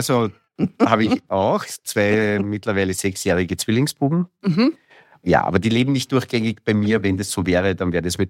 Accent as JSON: {"language": "German", "town": "Amstetten", "region": "Lower Austria", "country": "Austria", "tie": "born or raised there", "moved": "as an adult", "lives_now": "Vienna, Austria", "said": "Ja, bin gebürtig Amstettner, dort auch aufgewachsen, maturiert in Amstetten und bin dann nach der Matura nach Wien gekommen, um hier zu studieren. Ich lebe seither in Wien, aber ich fühle mich eigentlich immer noch als Niederösterreicher, als Mostviertler."}